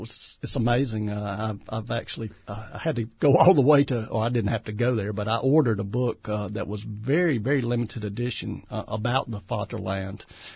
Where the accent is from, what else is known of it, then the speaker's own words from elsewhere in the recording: Appalachia, United States; particularly maybe because I come from the Appalachian region where I see today so many of our young people are the ones who end up doing the fighting over there.